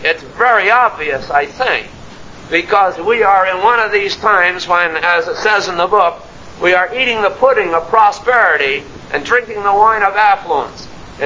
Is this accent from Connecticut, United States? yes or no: yes; New Haven, Connecticut, United States; I'm glad to find out that it was my hometown, that area, New Haven, New England